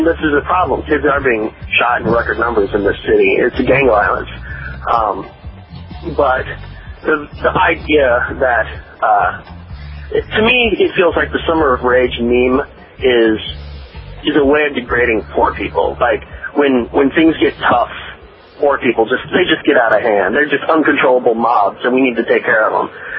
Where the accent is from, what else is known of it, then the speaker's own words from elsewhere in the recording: Springfield, Illinois, United States; I actually tried to start a cop watch in my hometown, Springfield, Illinois, which is just 100,000 people.